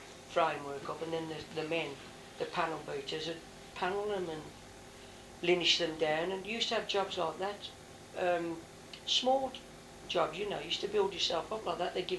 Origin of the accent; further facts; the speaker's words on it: Birmingham, West Midlands, United Kingdom; born there; I was born in Birmingham in 1931, and to Birmingham, well, both my parents were Birmingham bred and born, and my father was a toolmaker